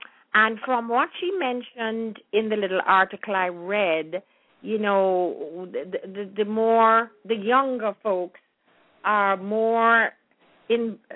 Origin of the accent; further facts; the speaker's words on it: Kingston, Kingston Parish, Jamaica; Because I was born and raised in Kingston, and I never knew that.